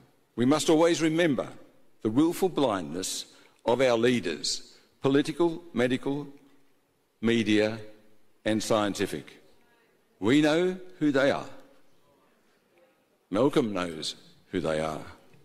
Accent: Melbourne, Victoria, Australia; And I come from Melbourne, ladies and gentlemen, the most lockdown city in the world.

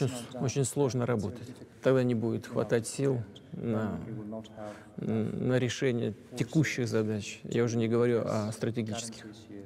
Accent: Saint Petersburg, Russia; now in Moscow, Russia; я приехал из Ленинграда, из Петербурга в Москву

